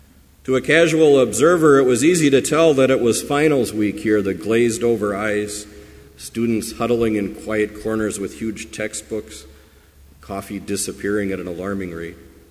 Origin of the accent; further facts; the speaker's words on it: California, United States; now in Minnesota, United States; Where I grew up in California, there's not much rain during the growing season, so huge reservoirs have been built.